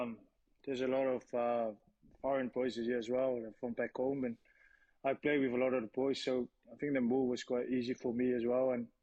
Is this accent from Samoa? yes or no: yes; Samoa; I'm from Samoa, bro.